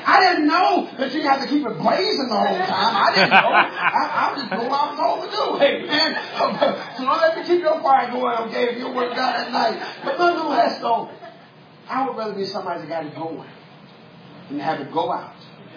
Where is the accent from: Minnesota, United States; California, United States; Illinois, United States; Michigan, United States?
Illinois, United States; Chicago; I'm from the city. I'm from Chicago, West Side.